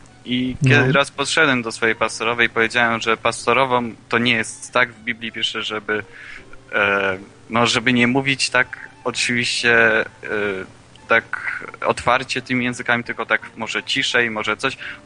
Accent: Szczecin, West Pomeranian Voivodeship, Poland; Ja jestem z Wolnego Miasta Szczecin.

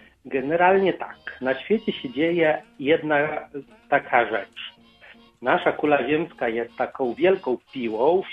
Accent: Lublin, Lublin Voivodeship, Poland; born there; bo ja się urodziłem w Lublinie.

